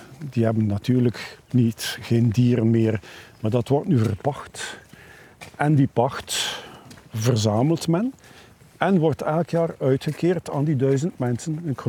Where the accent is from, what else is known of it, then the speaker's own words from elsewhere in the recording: Flanders, Belgium; Mijn ouders woonden aan de rand van het bos en ik ben in dat huis geboren en opgegroeid.